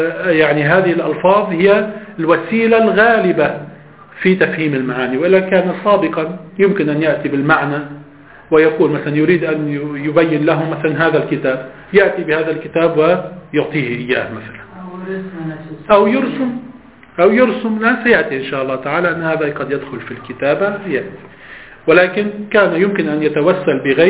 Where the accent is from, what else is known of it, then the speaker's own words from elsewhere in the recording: Lebanon; لو فرضنا أنه يوجد الآن عندنا كلبنانيين مثلا لفظ خاص يدل على معنى